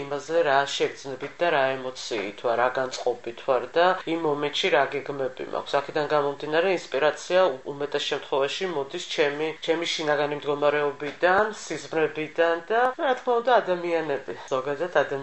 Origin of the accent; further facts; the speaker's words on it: Batumi, Adjara, Georgia; ვარ ბათუმელი, დავიბადე და გავიზარდე ბათუმში და ბათუმი არის ის ჩემი ნაწილი და ის ჩემი ქალაქი, რომელიც ძალიან მიყვარს.